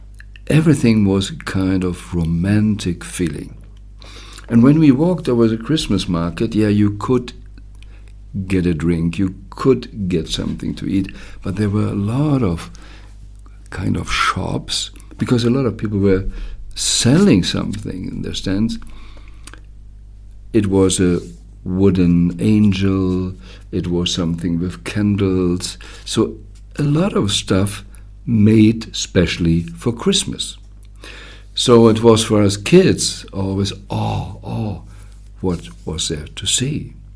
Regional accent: Germany; I grew up in Germany, so it was always on the 24th in the evening.

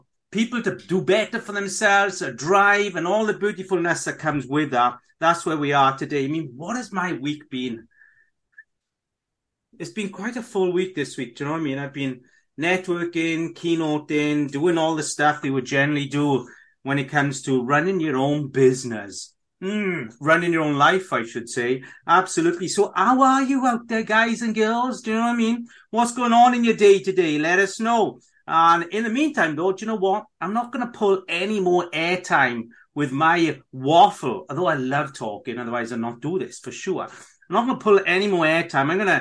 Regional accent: Wales, United Kingdom; I'm a Welsh guy, do you know what I mean?

